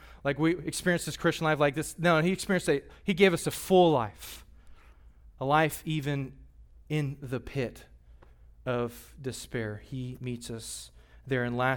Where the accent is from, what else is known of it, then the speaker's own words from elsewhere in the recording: Katy, Texas, United States; I grew up in a subdivision, I'll close with this, called Town Park. It's right, I grew up in Katy, and there's a the school was right there, and we had a great childhood out there in the burbs.